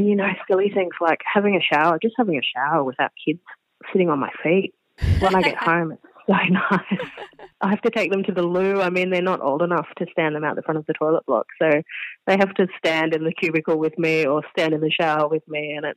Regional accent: Byron Bay, New South Wales, Australia; Yeah, look, I'm from Byron Bay and up around that area.

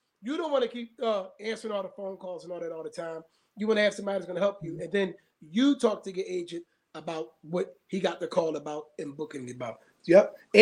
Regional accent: Philadelphia, Pennsylvania, United States; I'm from Philadelphia.

